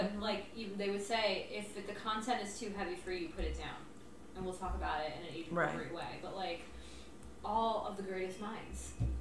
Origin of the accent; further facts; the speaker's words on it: New York, United States; I grew up in Greenwich Village, my babysitter Joey was gay.